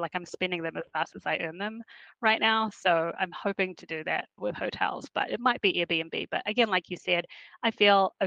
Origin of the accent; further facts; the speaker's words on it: New Zealand; I'm from New Zealand originally, so I go home to New Zealand about once a year.